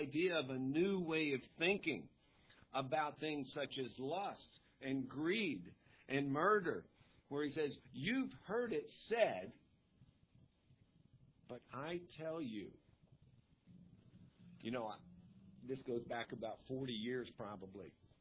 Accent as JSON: {"language": "English", "country": "United States", "said": "Are you American? Yeah, I'm an American."}